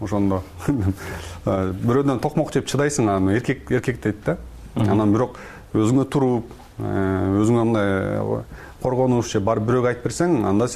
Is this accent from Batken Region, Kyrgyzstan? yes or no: no; Naryn, Naryn Region, Kyrgyzstan; Шаарда эмес, райондо. Нарын шаарынын ошондой атайын районунда чоңойгом да.